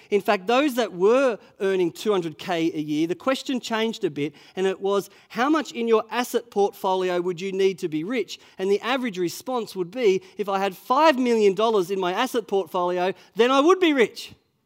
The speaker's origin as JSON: {"language": "English", "country": "Australia", "said": "I think many of us might say, we're not rich. We're just Aussie battlers, just trying to make our way in life."}